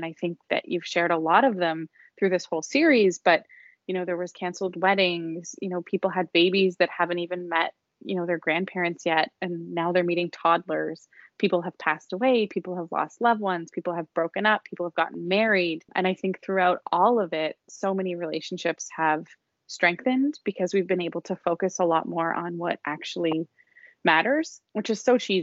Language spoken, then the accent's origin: English; Canada; I think especially I'm Canadian, so you know, we feel like it's kind of close